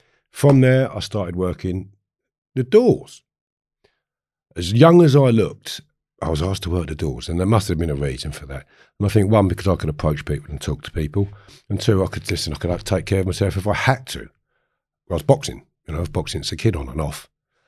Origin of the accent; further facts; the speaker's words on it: Harefield, London, United Kingdom; So I grew up in Harefield. It's a village, large village. It was a very busy village for pubs.